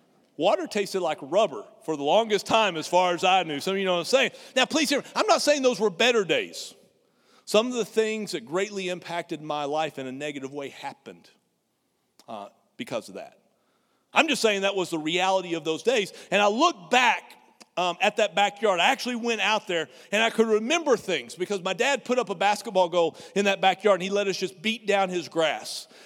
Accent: Texas, United States; I got to make the trek up to the place where I grew up in the Texas Panhandle, and I visited my parents.

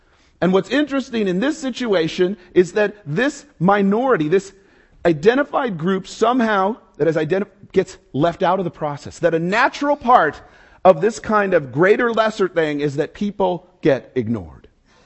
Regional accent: Los Angeles, California, United States; You know, it's LA. I stopped telling people I was from Los Angeles. I just said, I'm from elsewhere, you know.

